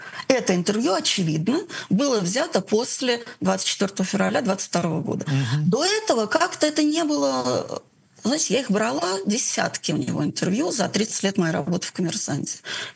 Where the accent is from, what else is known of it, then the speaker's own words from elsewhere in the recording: Saint Petersburg, Russia; Ну, я как питерский человек, конечно, придерживаюсь этого.